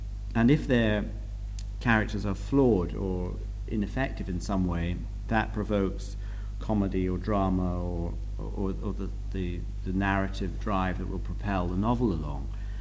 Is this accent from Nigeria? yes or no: yes; Western Nigeria, Nigeria; also born or lived in West Africa; I was born in West Africa and grew up there and spent my childhood there. I never felt particularly at home in Britain or Scotland, where my parents came from. I felt more at home in, you know, a big city in Western Nigeria